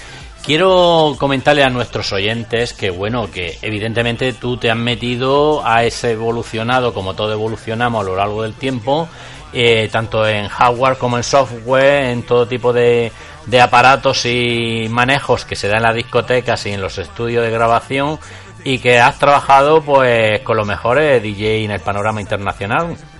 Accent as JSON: {"language": "Spanish", "town": "Granada", "region": "Andalusia", "country": "Spain", "accent": "Andalusian", "said": "yo tengo un habla porque soy andaluz, soy de Granada, soy paisano tuyo prácticamente, tú eres de Almería."}